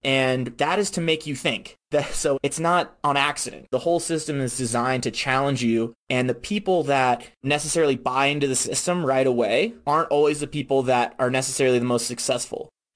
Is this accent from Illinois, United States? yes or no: no; Virginia, United States; So VMI, I'm originally from Virginia.